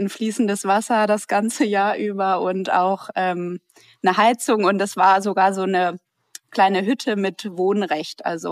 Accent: Hamburg, Germany; Ich bin 2001, also im neuen Jahrtausend, in Hamburg geboren. Und ich habe einen großen Bruder und bin mit meinen Eltern da aufgewachsen.

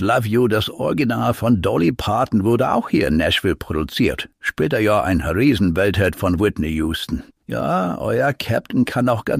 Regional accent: Hamburg, Germany; ich bin auf der Reeperbahn groß geworden in Hamburg

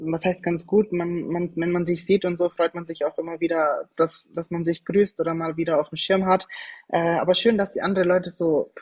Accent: Schweinfurt, Bavaria, Germany; ich komme ursprünglich aus Franken, aus Schweinfurt

